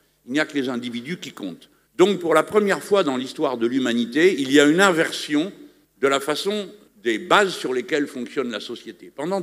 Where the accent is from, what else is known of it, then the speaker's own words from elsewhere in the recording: France; Chez nous, en France, c'est arrivé à un sommet